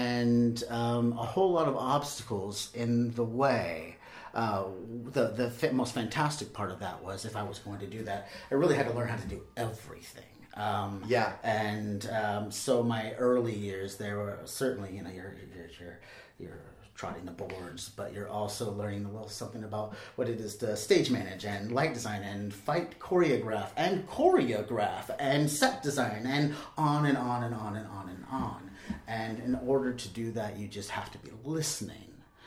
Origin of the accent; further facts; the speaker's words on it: Vallejo, California, United States; I grew up in the North Bay, Vallejo, California.